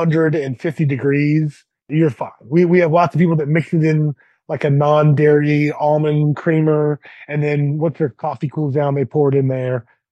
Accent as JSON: {"language": "English", "region": "the South", "country": "United States", "tie": "born or raised there", "said": "I love cheesecake and fried foods, being, you know, born and raised in the South."}